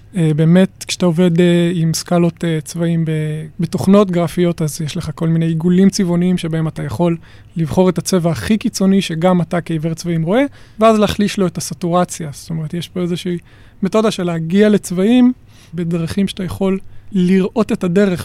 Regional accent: Be'eri, Southern District, Israel; הקיבוץ הוא קיבוץ בערי, זה הקיבוץ שבו גדלתי.

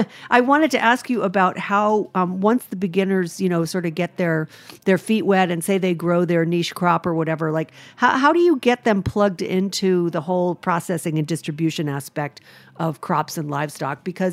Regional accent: Rhode Island, United States; I know a bunch of farmers, and I'm from Rhode Island, and there's a lot of farmers there that lease land.

